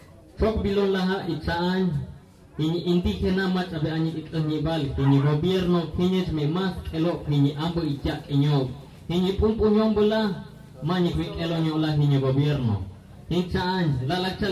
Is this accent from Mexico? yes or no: yes; Mexico; pero como mexicanos tenemos derecho de disfrutar un pedazo de tierra